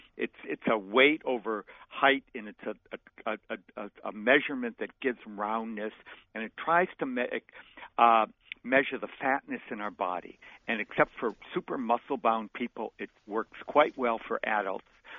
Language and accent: English; Wisconsin, United States; I grew up in Wisconsin. People in the Midwest, kids always had milk.